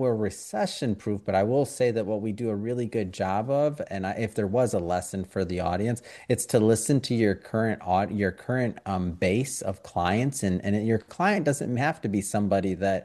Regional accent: Detroit, Michigan, United States; growing up in Detroit when I was growing up, it wasn't a nice place necessarily like the way it is now

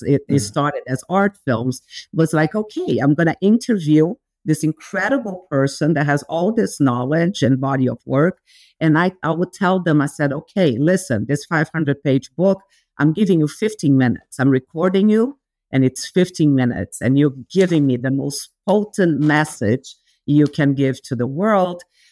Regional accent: São Paulo, Brazil; also born or lived in England / New York; I am from Brazil, but I am from São Paulo, and I spend most of my life between, you know, England and New York. So I'm a big city girl

